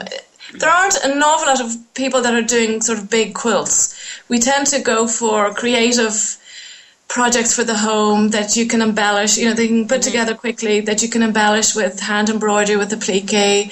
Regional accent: Ireland; also born or lived in United States; now in France; I'm Irish American, born in America, raised in Ireland, but I've been in France for many, many years.

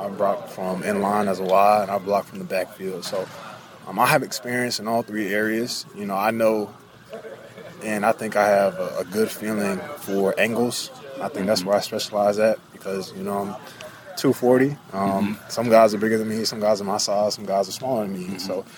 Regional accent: North Carolina, United States; I'm like, bro, like, I grew up in North Carolina. Like, I know exactly who you are.

